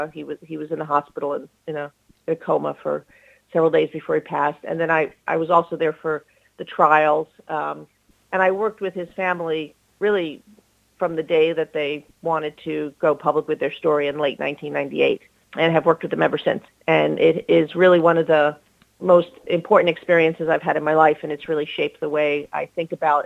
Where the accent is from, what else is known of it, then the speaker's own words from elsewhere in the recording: New York City, New York, United States; you know, I'm from New York City. We don't see stars.